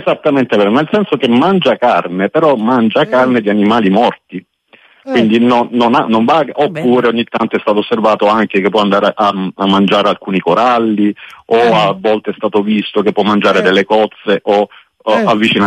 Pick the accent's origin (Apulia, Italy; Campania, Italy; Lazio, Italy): Apulia, Italy; Essendo salentino e ho 52 anni, io da bambino facevo il bagno lungo le coste, ovviamente del Salento, le coste ioniche